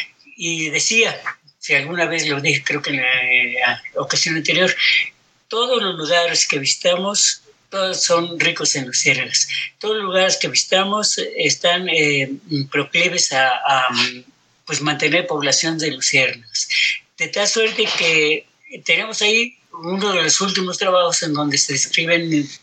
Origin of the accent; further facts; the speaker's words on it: Mexico; están mal acostumbrados nosotros como mexicanos a irrumpir en la naturaleza